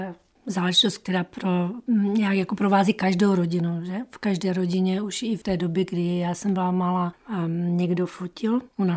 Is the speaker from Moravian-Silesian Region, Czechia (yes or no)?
yes; Ostrava, Moravian-Silesian Region, Czechia; born or raised there